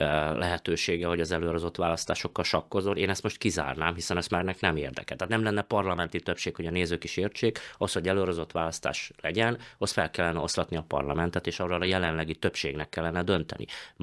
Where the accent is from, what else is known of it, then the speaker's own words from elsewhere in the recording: Slovakia; a felvidéki magyarként beszélünk erről a sikerről